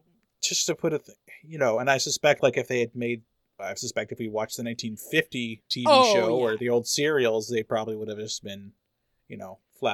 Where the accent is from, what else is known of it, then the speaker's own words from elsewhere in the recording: California, United States; We grew up in California that had exclusion laws, so, you know, and the internment ship.